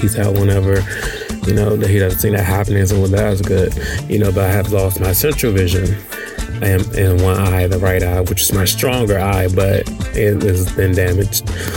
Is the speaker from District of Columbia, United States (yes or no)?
yes; Washington, District of Columbia, United States; I'm from Washington, D.C.